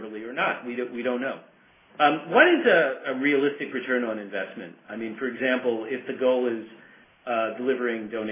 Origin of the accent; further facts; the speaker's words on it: New York, United States; I grew up on Long Island.